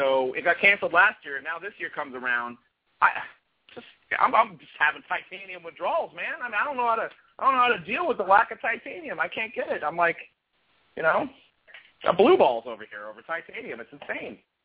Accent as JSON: {"language": "English", "region": "California", "country": "United States", "said": "and yes, I did use y'all. I don't know why. I'm from California."}